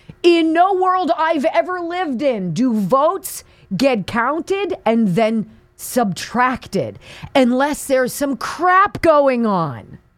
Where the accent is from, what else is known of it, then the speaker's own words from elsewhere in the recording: California, United States; my home state of California